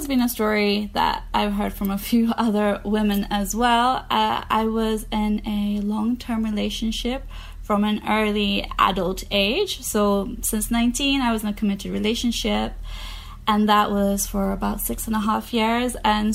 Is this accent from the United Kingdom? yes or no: yes; London, United Kingdom; also born or lived in Bangladesh; British Bengali. And I say Bengali because I have family from both parts of the Bengal. And I was born in Bangladesh, and I moved to London when I was about 1 year old.